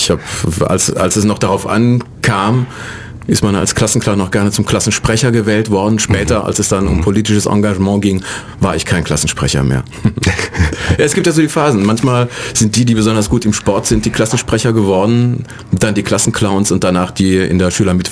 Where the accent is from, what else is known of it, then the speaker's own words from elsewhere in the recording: Kaiserslautern, Rhineland-Palatinate, Germany; Ich bin geboren in Kaiserslautern, das ist in Rheinland-Pfalz. Und da hatte ich auch eine glückliche Kindheit.